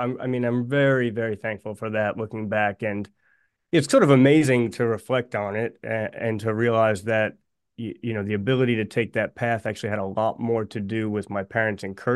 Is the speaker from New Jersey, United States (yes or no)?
yes; New Jersey, United States; Sure. I grew up in New Jersey. That's sort of ingrained in you when you're from Jersey. You know, it just kind of comes out after your name … from New Jersey.